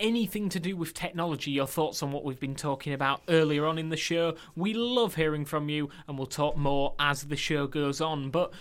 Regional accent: Yorkshire and the Humber, United Kingdom; Maisie, I'm from Yorkshire. I've never been called glamorous at anything.

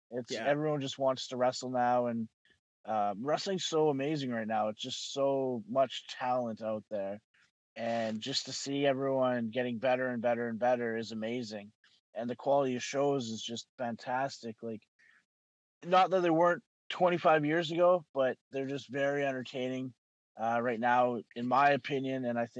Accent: Campbell River, British Columbia, Canada; coming back to my hometown here in Campbell River, now people are cheering me

